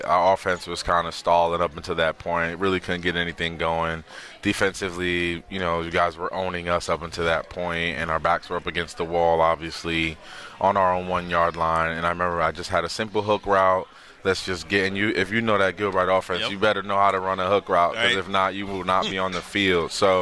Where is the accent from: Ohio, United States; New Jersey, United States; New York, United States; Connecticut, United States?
New Jersey, United States; Paterson; You guys don't understand. I'm from Paterson, New Jersey. I will never live that down.